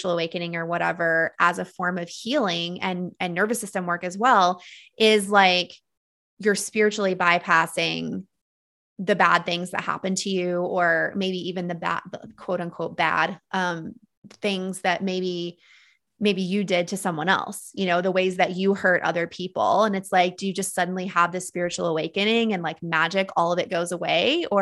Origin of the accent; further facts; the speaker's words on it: the South, United States; just growing up in the South in the evangelical Christian church